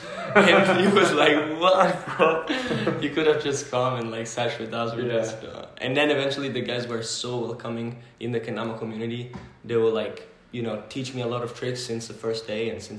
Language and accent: English; Rome, Lazio, Italy; English is a second language; I'm from Rome in Italy